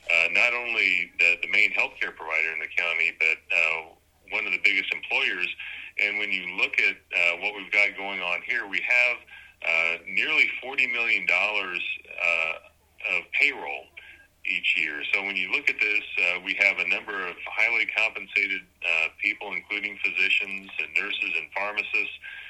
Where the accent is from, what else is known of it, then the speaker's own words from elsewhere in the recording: Chester, United States; I grew up in Chester, but we have the same kind of things going on here now.